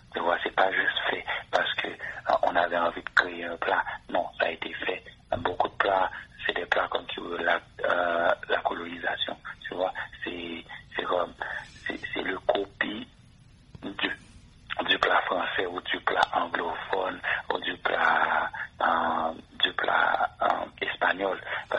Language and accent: French; Haiti; Mais moi, en grandissant en Haïti, on mangeait un riz différent chaque jour, chaque deux jours.